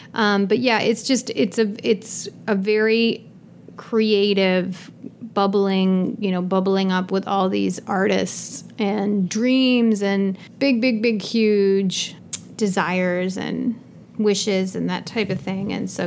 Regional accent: Boston, Massachusetts, United States; now in Los Angeles, United States; And I'm originally from Boston, as many of you know, and I love Boston, and it's in my DNA.

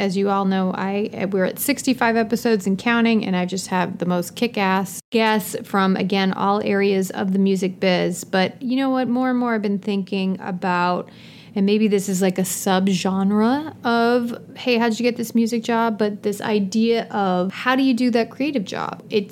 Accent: Boston, Massachusetts, United States; now in Los Angeles, United States; And I'm originally from Boston, as many of you know, and I love Boston, and it's in my DNA.

